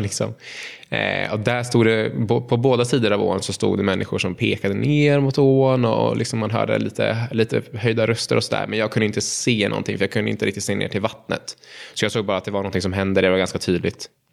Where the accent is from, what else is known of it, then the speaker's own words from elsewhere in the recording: Uppsala, Stockholm County, Sweden; jag är uppväxt i centrala Uppsala och hade till en början att vi var 5 stycken i familjen.